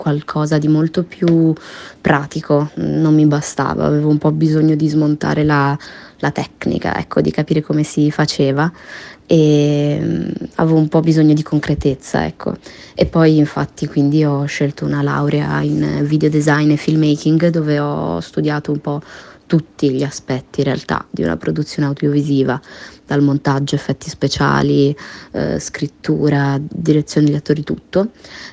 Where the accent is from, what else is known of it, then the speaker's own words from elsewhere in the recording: Genoa, Liguria, Italy; born there; Io sono nata a Genova, quindi sono genovese